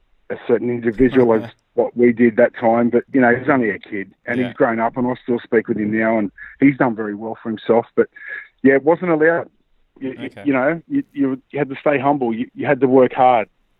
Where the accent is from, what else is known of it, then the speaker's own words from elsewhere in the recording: St. George, New South Wales, Australia; Because I grew up in the St. George area. My family were a St. George team.